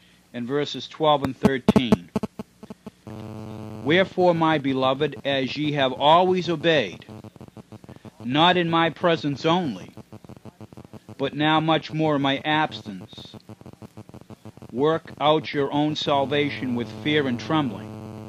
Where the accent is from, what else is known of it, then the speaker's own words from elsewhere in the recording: United States; I'm glad that I'm an American, amen.